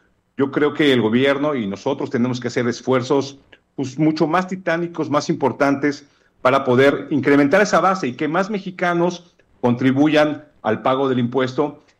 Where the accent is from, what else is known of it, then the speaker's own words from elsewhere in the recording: Mexico; porque no alcanzan los impuestos que como mexicanos estamos contribuyendo